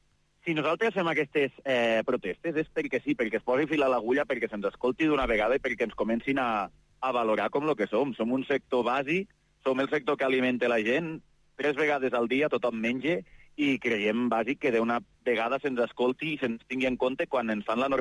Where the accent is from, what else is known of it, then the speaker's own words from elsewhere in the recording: Catalonia, Spain; som la pagesia de Catalunya